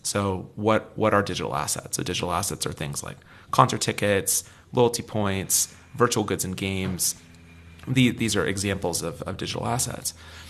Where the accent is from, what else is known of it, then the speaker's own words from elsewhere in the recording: San Francisco, California, United States; born there; I am American. Mm-hmm. That is true. So I was born in San Francisco